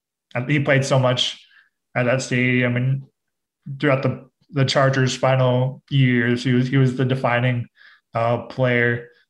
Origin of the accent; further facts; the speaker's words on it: San Diego, California, United States; There are certain things, you know, growing up in San Diego that, you know, matter to people.